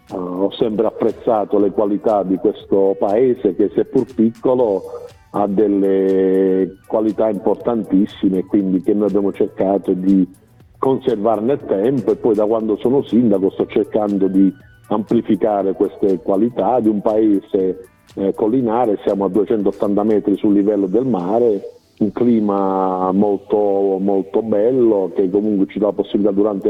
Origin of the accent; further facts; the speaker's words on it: San Michele di Bari, Apulia, Italy; also born or lived in Gioia del Colle; Io sono nato a Gioia del Colle, un paesino qui vicino, però praticamente sono San Michelino dalla nascita. Anagraficamente sono nato a Gioia del Colle, dove c'era, diciamo, un centro nascite organizzato, però sono sempre stato San Michelino al primo giorno.